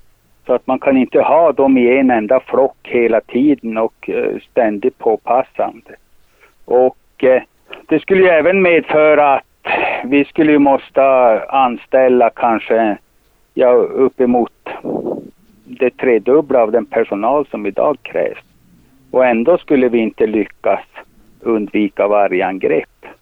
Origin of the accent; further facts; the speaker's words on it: Idre, Dalarna County, Sweden; Vi är ju från Idre sameby, och vi är väldigt hårt drabbade